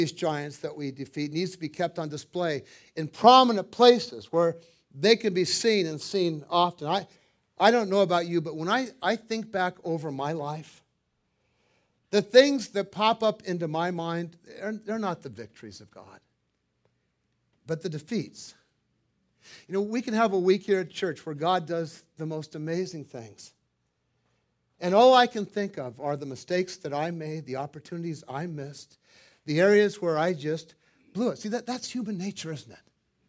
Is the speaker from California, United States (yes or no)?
yes; San Diego, California, United States; When I grew up in Point Loma as a kid, I knew every person, every family on my block, and most of them on the blocks around me.